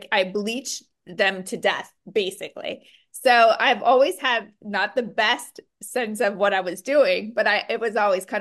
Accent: California, United States; Like I said, I'm from California. I don't know if I said that, but I am from California.

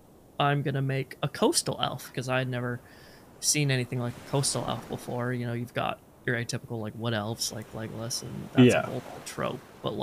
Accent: British Columbia, Canada; I grew up on Vancouver Island, British Columbia

